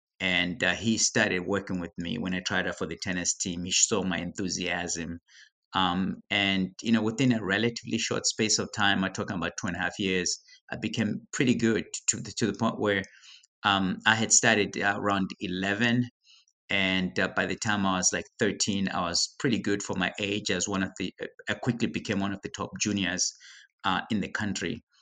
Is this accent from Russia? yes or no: no; Zimbabwe; I grew up in Zimbabwe. I grew up in a relatively poor family, if you will. I was raised by my grandparents